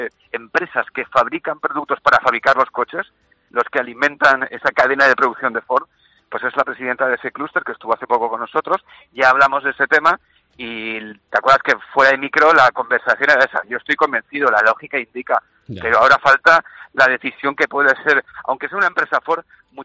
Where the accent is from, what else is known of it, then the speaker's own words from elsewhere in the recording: Valencian Community, Spain; nos vamos a dar la enhorabuena como valencianos y como españoles